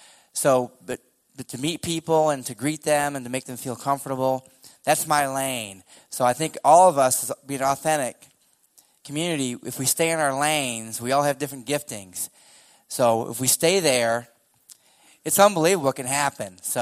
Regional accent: New York, United States; I'm from New York. I work at JMU in my 24th year.

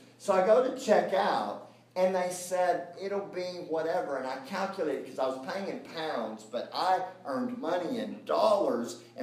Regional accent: the South, United States; Now, I come from the South, and in the South, we drink the nectar of heaven.

